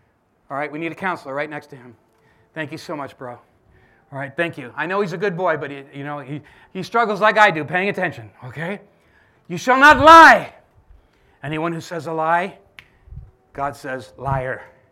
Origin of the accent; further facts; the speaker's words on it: New Jersey, United States; I grew up in South Jersey